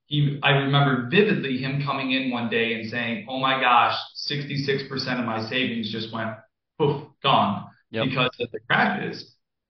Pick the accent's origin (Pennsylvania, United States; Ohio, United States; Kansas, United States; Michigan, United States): Michigan, United States; But I was born and raised in Michigan. And when I graduated, I essentially said, like, I'm a free agent. I will move anywhere in the country, like a lot of people.